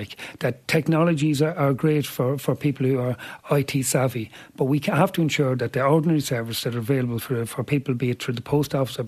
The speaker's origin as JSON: {"language": "English", "country": "Ireland", "said": "Oh, absolutely. I'm Irish first and European second."}